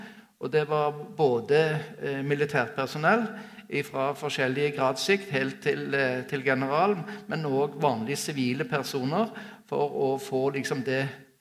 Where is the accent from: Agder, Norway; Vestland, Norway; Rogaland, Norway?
Rogaland, Norway; Sola; For hjemme på Sola så hadde vi boing med majones på brødskiver.